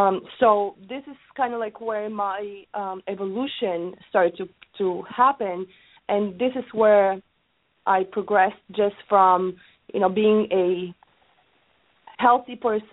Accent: Bulgaria; I'm originally from Bulgaria, so our lifestyle is a little bit different. Our nutrition is different, very, very active lifestyle.

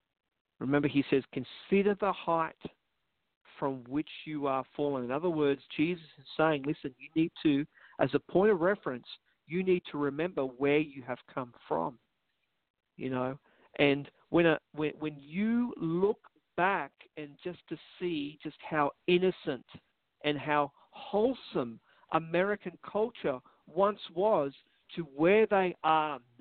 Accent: Australia; But I will say this, like, as an Australian, Australia is incredibly influenced from America.

